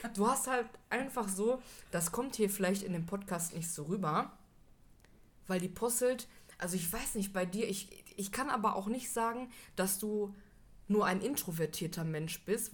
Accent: Bottrop, North Rhine-Westphalia, Germany; Ich komme aus Bottrop, aus einem Kaff. Da fährt nicht mal eine Straßenbahn irgendwie rum.

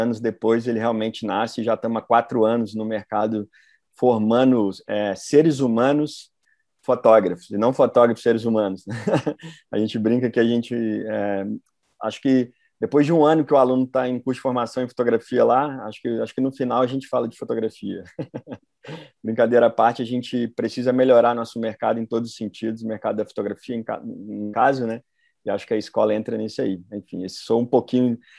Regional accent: Belo Horizonte, Minas Gerais, Brazil; also born or lived in Australia; now in Rio de Janeiro, Brazil; eu sou mineiro, sou de Belo Horizonte, né, moro aqui quase 8 anos, quase 9 anos no Rio, mas eu resolvi em 2010 para 2000, acho que foi 2010 para 2011, eu resolvi abandonar tudo que eu tinha, pegar o dinheiro que eu tinha e me mudei para a Austrália.

